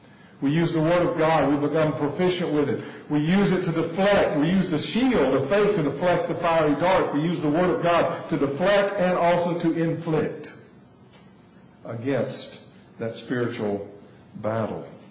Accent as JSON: {"language": "English", "town": "North Augusta", "region": "South Carolina", "country": "United States", "tie": "born or raised there", "said": "all little shacks all along the area that I grew up in North Augusta."}